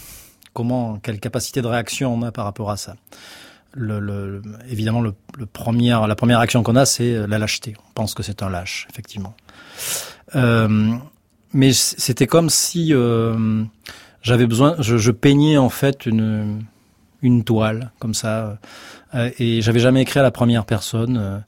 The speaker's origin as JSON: {"language": "French", "region": "Nouvelle-Aquitaine", "country": "France", "said": "Parce que je viens d'un endroit assez isolé, je viens de Corrèze, et puis voilà, j'ai ce côté charnel à mon environnement"}